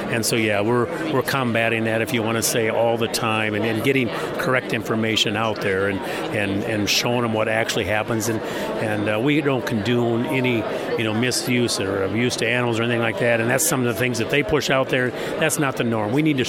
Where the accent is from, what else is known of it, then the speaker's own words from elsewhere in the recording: Mitchell, South Dakota, United States; from Mitchell, South Dakota